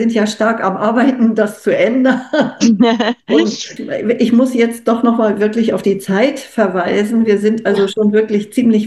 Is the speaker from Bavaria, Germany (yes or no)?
no; Hamburg, Germany; als Hamburgerin